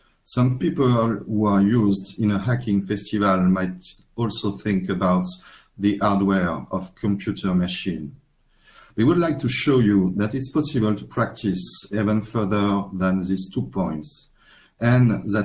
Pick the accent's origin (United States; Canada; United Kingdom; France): France; English is a second language; from France.